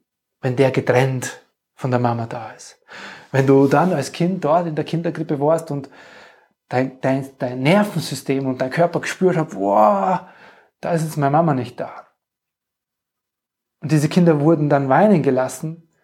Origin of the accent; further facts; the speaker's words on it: Germany; ich bin in der DDR aufgewachsen.